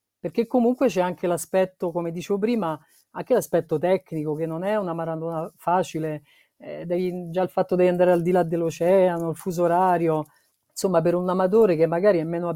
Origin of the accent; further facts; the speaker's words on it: Rome, Lazio, Italy; non lo potrei dire perché io sono romana